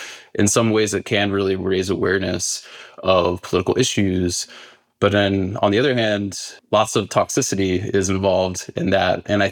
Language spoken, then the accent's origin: English; North Carolina, United States; I grew up in North Carolina in the Bible Belt in the 90s.